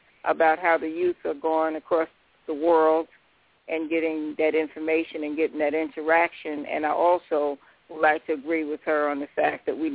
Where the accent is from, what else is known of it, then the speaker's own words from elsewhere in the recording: New York, United States; And I'm from New York, and I know very well the work of Queen Mother Moore.